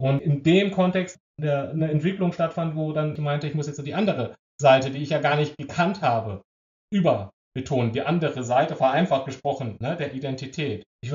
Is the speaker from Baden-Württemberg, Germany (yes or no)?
yes; Baden-Württemberg, Germany; ich bin am Fuße des Schwarzwalds groß geworden.